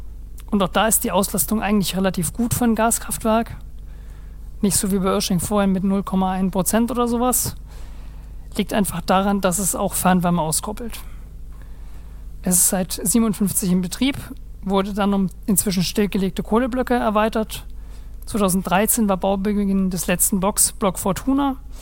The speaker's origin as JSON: {"language": "German", "region": "Bavaria", "country": "Germany", "tie": "born or raised there", "said": "Aus meiner Heimat aus Bayern"}